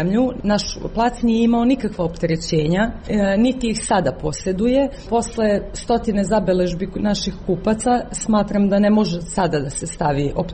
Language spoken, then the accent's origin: Serbian; Montenegro; jako razočarana kao Crnogorka kako se u Crnoj Gori loše odnosi prema inostranim investitorima.